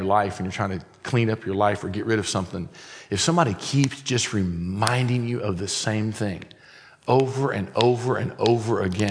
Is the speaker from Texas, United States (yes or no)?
no; Madison, Indiana, United States; My hometown is Madison, Indiana.